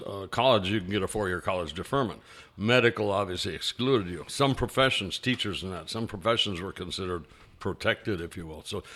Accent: Wisconsin, United States; I grew up in Wisconsin, high school 60 to 64, and then college 64 to 68.

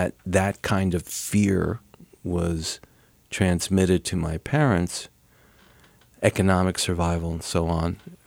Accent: Elizabeth, New Jersey, United States; also born or lived in Newark; I'm an only child, and I was born in New Jersey, in Newark, and I grew up in an apartment in Elizabeth, which is a fairly rough town.

